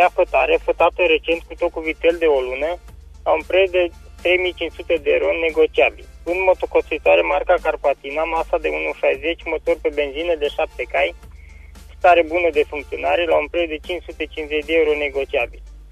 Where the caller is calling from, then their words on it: Caransebeș, Caraș-Severin, Romania; de la Caransebeș.